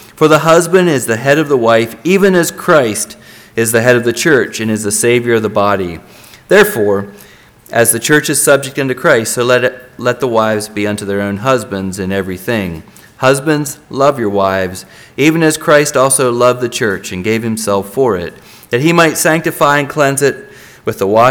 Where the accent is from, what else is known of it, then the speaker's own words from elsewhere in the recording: Lenawee, Michigan, United States; I'm from Lenawee there in southern Michigan